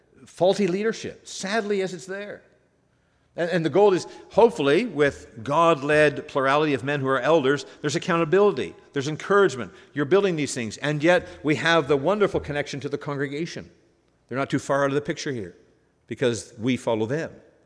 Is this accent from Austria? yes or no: no; Corunna, Ontario, Canada; Chemical Valley, as it's called, but I grew up in Corunna.